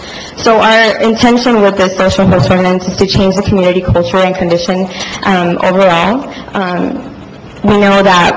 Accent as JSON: {"language": "English", "town": "Othello", "region": "Washington", "country": "United States", "tie": "born or raised there", "said": "I was raised here in Othello and graduated from Othello High School in 2008."}